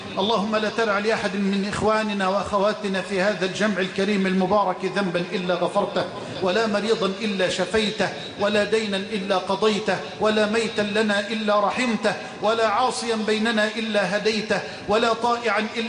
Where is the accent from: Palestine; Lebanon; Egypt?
Egypt; اللهم اجعل بلدنا مصر أمنا أمانا سخاء رخاء